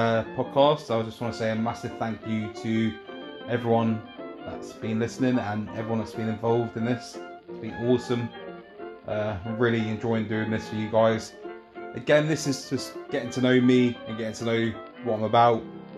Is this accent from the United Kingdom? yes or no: yes; Camberley, South East England, United Kingdom; at the Agincourt in my hometown Camberley.